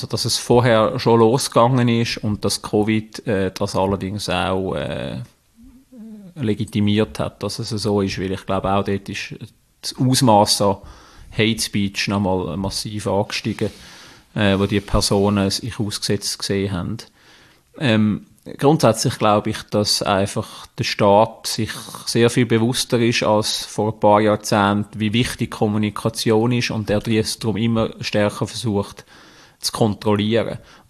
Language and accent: German; Zurich, Switzerland; am rechten Zürichseeufer, wo ich aufgewachsen bin.